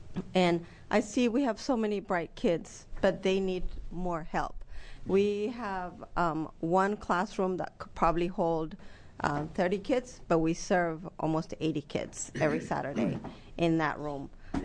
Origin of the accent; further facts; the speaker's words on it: Ethiopia; now in United States; I am from Ethiopia, and I've been in America for over 30 years.